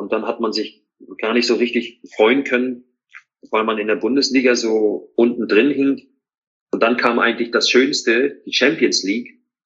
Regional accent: East Germany, Germany; ich bin ja kein Hamburger Junge, ne? Ich bin ja im Osten groß geworden.

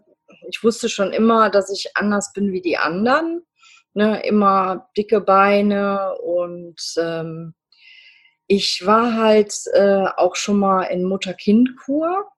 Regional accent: North Rhine-Westphalia, Germany; ich bin 47 Jahre alt und komme aus der Nähe von Bonn, aus dem schönen Rheinland.

